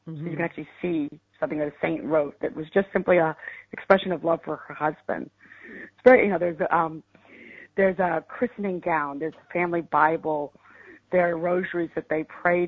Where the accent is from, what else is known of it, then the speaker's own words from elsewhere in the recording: Texas, United States; I didn't know her myself. I grew up in Texas, and I you know, that's a Maryland saint.